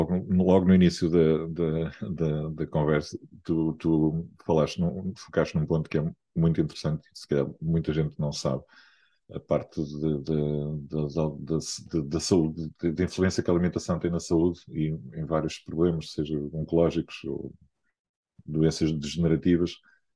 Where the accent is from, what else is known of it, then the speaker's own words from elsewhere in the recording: Porto, Norte, Portugal; às vezes eu sou do Porto, não é?